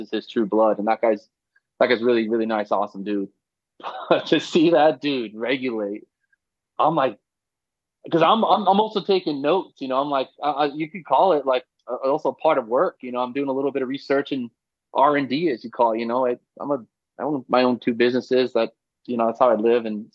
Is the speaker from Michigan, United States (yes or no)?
no; San Diego, California, United States; also born or lived in Boston; I was born in Boston in 1984. Shortly after I was born, my mom split off and with my dad and remarried and moved to San Diego. But until I was 13, I was like a East Coast, West Coast kid.